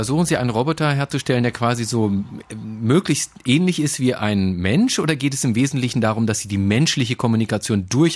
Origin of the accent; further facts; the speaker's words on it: Berlin, Germany; Ich komme aus Berlin